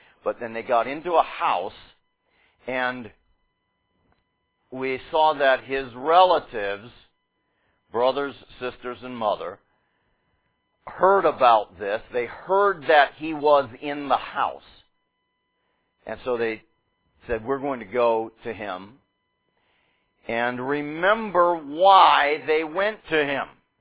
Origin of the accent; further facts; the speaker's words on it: Pittsburgh, Pennsylvania, United States; There was an appliance store in the suburb that I grew up in Pittsburgh